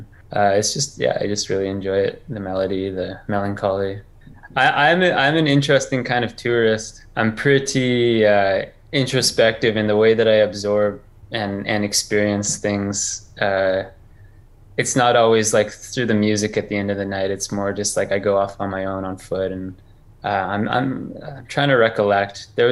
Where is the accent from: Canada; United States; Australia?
Canada; I mean, I'm from Canada. I grew up pretty rural.